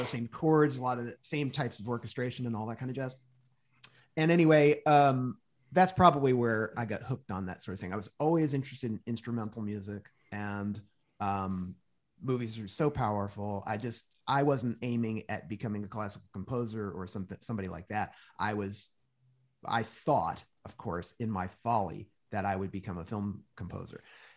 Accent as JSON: {"language": "English", "region": "Pennsylvania", "country": "United States", "also_born_or_lived": "New Jersey / Virginia Beach", "said": "Yeah, I'm from outside of Philadelphia."}